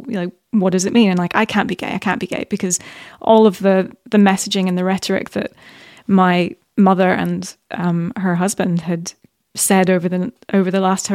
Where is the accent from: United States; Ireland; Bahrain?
Bahrain; also born or lived in Qatar / Dubai, United Arab Emirates / Saudi Arabia; So I grew up in the Middle East, actually. Yeah.